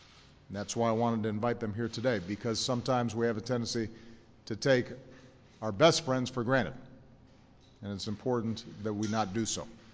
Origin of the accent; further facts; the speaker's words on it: Illinois, United States; particularly in the Midwest, including my home state of Illinois.